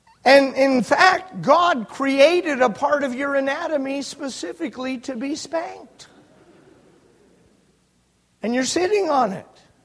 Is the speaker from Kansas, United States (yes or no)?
no; Jackpot, Nevada, United States; I grew up in Jackpot, Nevada, a gambling community. There's no Christian influence at all. A gambling community is, I grew up amidst gambling and drinking and immorality.